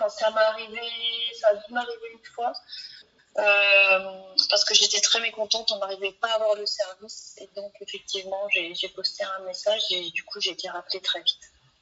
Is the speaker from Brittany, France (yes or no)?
no; Mont-Saint-Aignan, Normandy, France; born there; 50 ans, je suis architecte d'intérieur et je suis née à Mont-Saint-Aignan dans le 76.